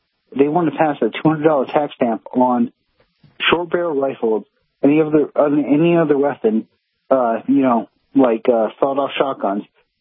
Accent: Germany; now in United States; Oh, no. I'm from Germany.

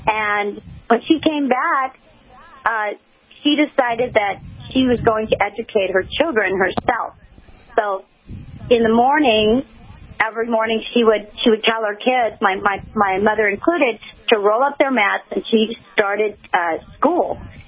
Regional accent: Myanmar; Yes, I was born in Burma. I'm Burmese. My parents are Burmese, both my parents. All four of my grandparents are Burmese.

